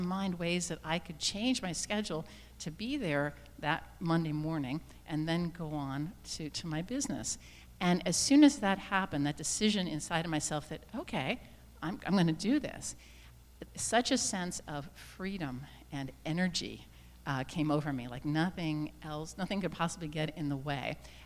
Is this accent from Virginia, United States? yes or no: no; Philadelphia, Pennsylvania, United States; I mean, I'm a visitor from Philadelphia.